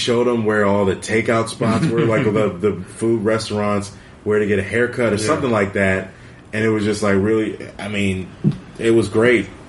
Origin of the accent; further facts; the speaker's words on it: Maryland, United States; Maryland. Okay. Right outside of D.C.